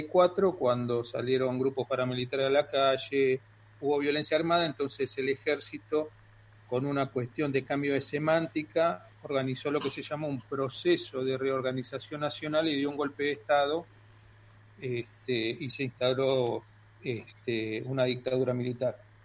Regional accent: Argentina; yo soy de Argentina

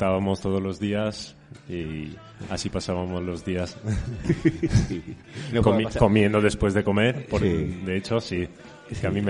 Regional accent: Venice, Veneto, Italy; Spanish is a second language; Yo de hecho, como soy italiano...

